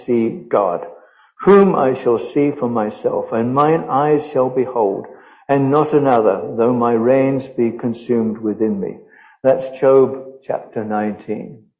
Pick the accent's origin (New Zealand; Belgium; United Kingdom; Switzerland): United Kingdom; now in United States; But he is, since I'm still British, he is my king as well. I am American, but I'm also British.